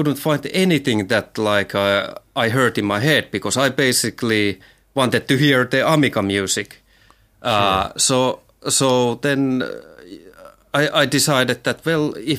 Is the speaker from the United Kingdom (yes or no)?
no; Finland; English is a second language; I'm from Finland and I play in a band called